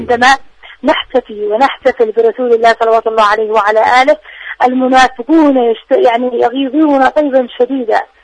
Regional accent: Yemen; نحن كشعب يمني

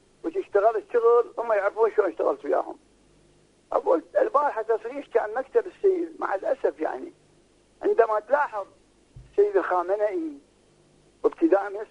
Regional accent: Nasiriyah, Dhi Qar, Iraq; السعودية 5000 إرهابي الآن في سجن الحوت عندنا بالناصرية،

